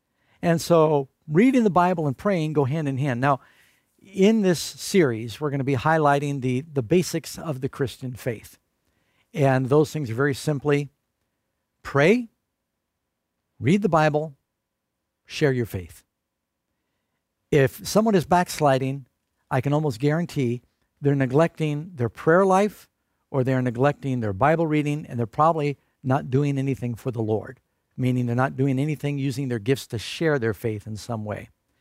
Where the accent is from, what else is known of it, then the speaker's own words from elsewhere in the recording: New York City, New York, United States; I grew up in New York City. We barely speak English where I grew up.